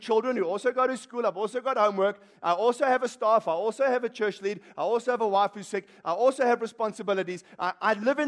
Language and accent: English; Johannesburg, Gauteng, South Africa; So I said, it doesn't matter. I'm from Johannesburg. That's all you need to know.